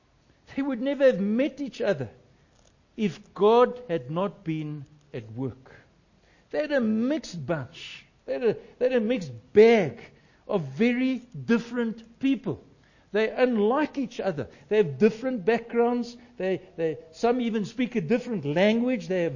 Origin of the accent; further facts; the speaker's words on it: South Africa; of course I'm a South African. I'm a white South African. But I'm a Christian. I'm a Christian first.